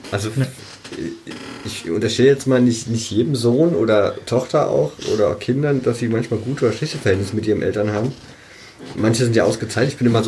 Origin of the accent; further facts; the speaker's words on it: Berlin, Germany; Also als Berliner